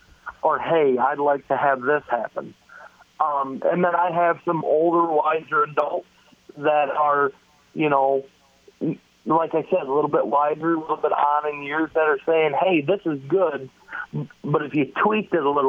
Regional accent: Eagle, Idaho, United States; I was raised in the Eagle area. I mean, my grandparents live out in Eagle, and we do own a family farm. So I was definitely raised the country lifestyle.

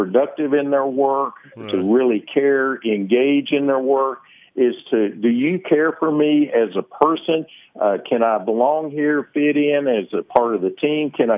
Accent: Texas, United States; I'm from Texas, so it's hot down here

